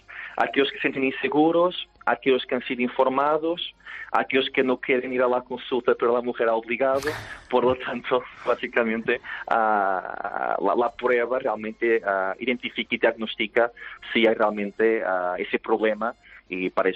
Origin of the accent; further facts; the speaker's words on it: Portugal; Spanish is a second language; Sí, soy portugués.